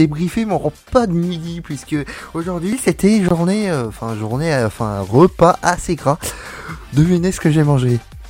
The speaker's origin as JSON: {"language": "French", "country": "France", "said": "Je suis impartial. Je suis français, voilà."}